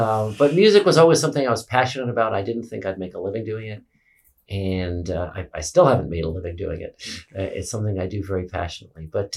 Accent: Wayne, New Jersey, United States; So I was raised in Wayne, New Jersey, northern New Jersey, the child of two immigrants.

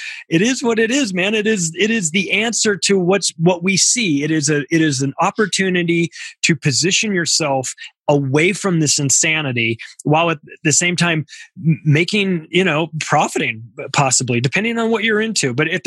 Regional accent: United States; See, I'm an American, like a traditional American that fell for all the bullshit for a long, long time.

